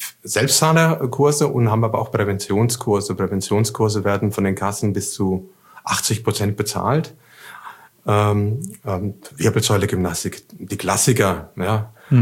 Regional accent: Aschaffenburg, Bavaria, Germany; Ich komme auch aus Aschaffenburg ursprünglich.

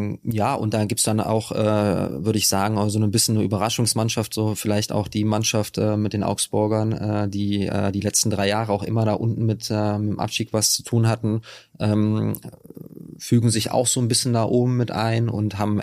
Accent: Düsseldorf, North Rhine-Westphalia, Germany; Wir haben unser Haus in Düsseldorf, wie gesagt, ich bin Düsseldorfer

